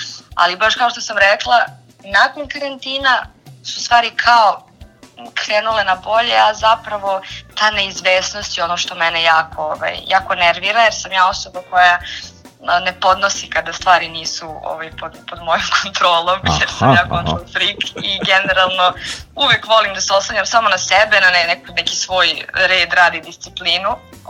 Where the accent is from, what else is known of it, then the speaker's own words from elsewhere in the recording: Golubinci, Vojvodina, Serbia; ja sam inače iz Golubinaca, ali sam išla u Staru Pazovu u srednju školu.